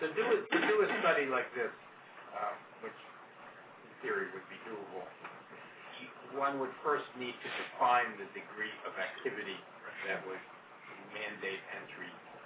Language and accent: English; New York, United States; or as a New Yorker, I like to call it MADA.